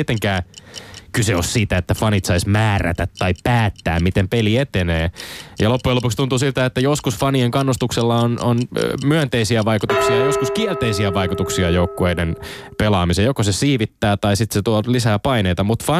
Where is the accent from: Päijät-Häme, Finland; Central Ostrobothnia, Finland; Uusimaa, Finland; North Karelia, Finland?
Uusimaa, Finland; Helsinki; Niin ylpeä ja iloinen siitä, että kotikaupunkini Helsingin historiallinen paikka Eurooppa-liigan lohkovaiheessa varmistui eilen iltana.